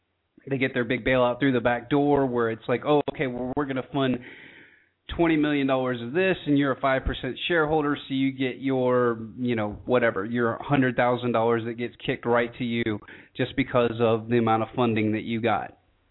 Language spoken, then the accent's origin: English; Georgia, United States; I grew up in Georgia, rural Georgia. I mean, everybody had guns.